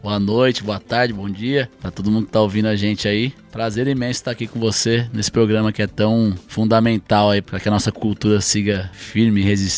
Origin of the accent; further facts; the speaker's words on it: Guaratinguetá, São Paulo, Brazil; eu sou do Vale do Paraíba, de Guaratinguetá, e eu tinha uma banda lá